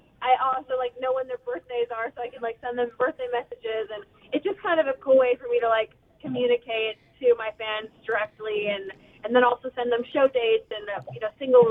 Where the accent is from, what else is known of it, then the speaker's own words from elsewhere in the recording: Medicine Hat, Alberta, Canada; Yeah, I mean, I grew up in Medicine Hat